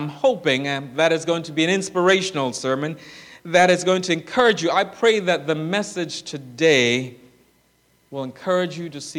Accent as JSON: {"language": "English", "country": "Trinidad & Tobago", "said": "I am from the Twin Island Republic of Trinidad and Tobago."}